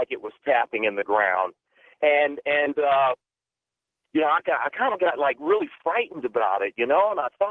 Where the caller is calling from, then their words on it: Phoenix, Arizona, United States; I'm calling you from Phoenix, Arizona.